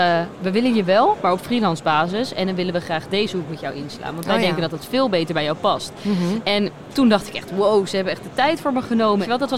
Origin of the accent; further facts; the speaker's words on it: Harmelen, Utrecht, Netherlands; Ik kom ook uit een dorpje, klein dorpje ernaast. Oh. Harmelen. Dus ik ken Utrecht wel goed, ja.